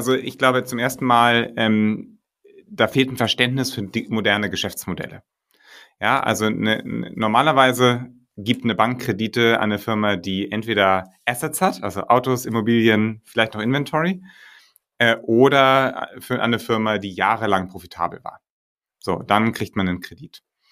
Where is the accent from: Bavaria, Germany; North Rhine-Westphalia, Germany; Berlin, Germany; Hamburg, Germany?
Hamburg, Germany; ich komme aus Hamburg